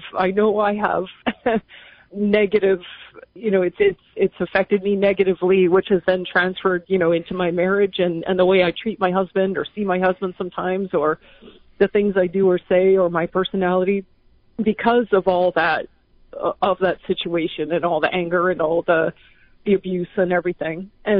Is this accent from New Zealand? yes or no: no; Canada; moved away as an adult; now in United States; I'm from Canada. I met my husband through Catholic Mass, actually. So I moved down to the States